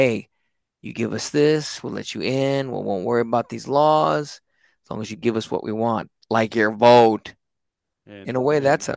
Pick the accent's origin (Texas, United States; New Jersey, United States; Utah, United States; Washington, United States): Texas, United States; I lived in New York for a while. I was a foreigner. I was from Texas.